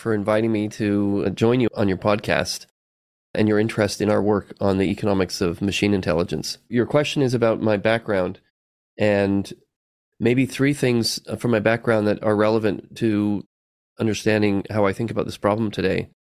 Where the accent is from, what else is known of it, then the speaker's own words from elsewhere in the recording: Canada; born there; I was born in Canada, but he had immigrated to Canada